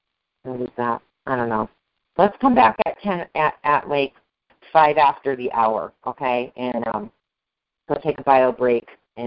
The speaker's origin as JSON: {"language": "English", "region": "Massachusetts", "country": "United States", "tie": "born or raised there", "said": "I've been back in my hometown in Massachusetts"}